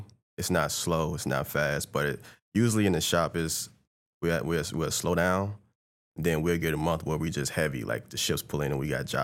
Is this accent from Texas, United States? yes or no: no; Gary, Indiana, United States; I'm from Gary, Indiana, home of … if you don't know where that's at, 15 minutes from Chicago.